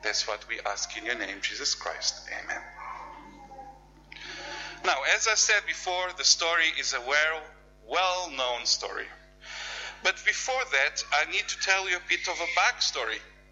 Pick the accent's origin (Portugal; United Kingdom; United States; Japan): Portugal; first language Portuguese; English is a second language; it's whatever you would like me to call. … is in Portuguese, so I'm from Portugal.